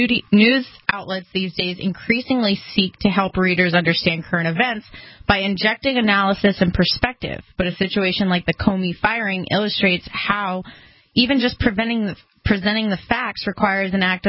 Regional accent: Massachusetts, United States; I'm from Massachusetts where we've had, like, FBI crime bosses and stuff like

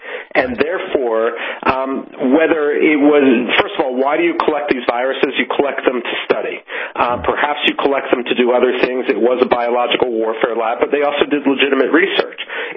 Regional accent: Philadelphia, Pennsylvania, United States; I saw this growing up in Philadelphia.

